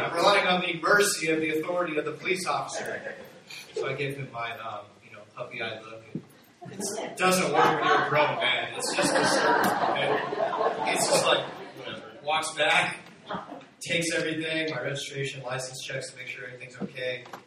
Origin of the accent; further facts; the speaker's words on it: Chino, California, United States; I was in my hometown of Chino, and I went to a stop sign